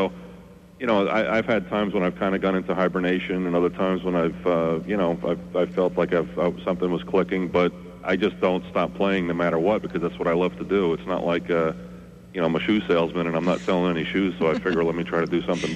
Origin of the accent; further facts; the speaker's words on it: Long Island, New York, United States; moved away as an adult; now in New Jersey, United States; I grew up on Long Island, moved to New Jersey, I guess, about 25 years ago.